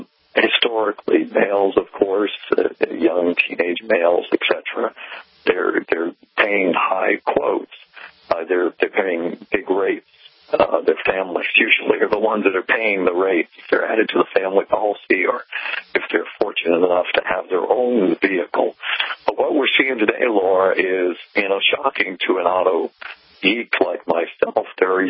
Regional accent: Massachusetts, United States; You know, I'm 16 and a half, where I grew up in Massachusetts.

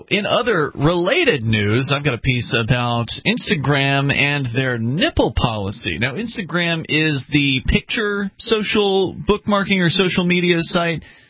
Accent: Florida, United States; I'm from Florida. We're all from the South originally.

